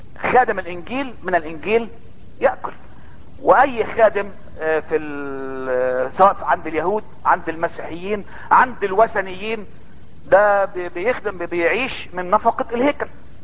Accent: Egypt; الختم ده طبعا احنا هنا كمصريين فاهمين الحته دي قوي

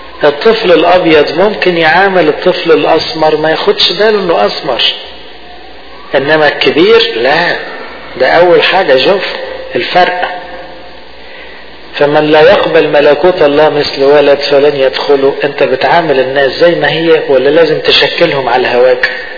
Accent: Egypt; احنا ساعات بالذات كمصريين يعني ما بنعرفش نفرح

